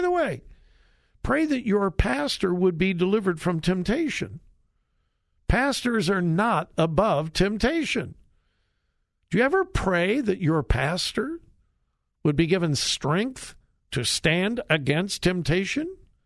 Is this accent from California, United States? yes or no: yes; Compton, California, United States; I grew up in Compton, California, but I was taught in Sunday school, red and yellow, black and white, they are precious in his sight.